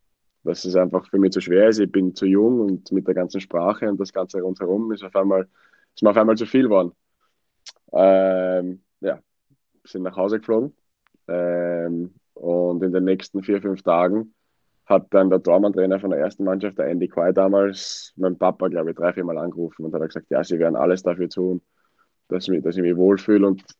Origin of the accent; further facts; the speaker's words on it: Wiener Neustadt, Lower Austria, Austria; born there; In Wiener Neustadt.